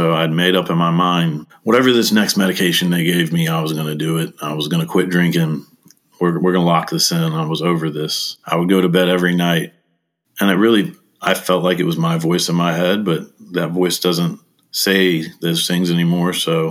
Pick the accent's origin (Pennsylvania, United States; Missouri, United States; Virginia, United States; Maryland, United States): Virginia, United States; I grew up in Virginia. It was sort of a broken family.